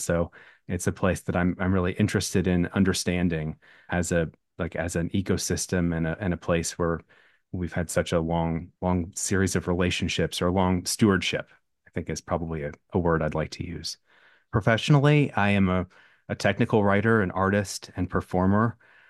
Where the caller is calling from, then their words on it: Kentucky, United States; I'm calling you from the Appalachian Mountains of Floyd County, Kentucky.